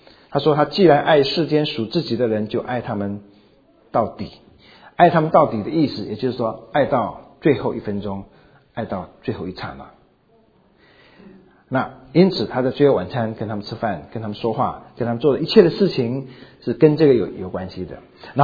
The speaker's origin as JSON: {"language": "Chinese", "country": "China", "said": "我们中国人吃饭也是躺着吃的，我们也不是坐着吃的。"}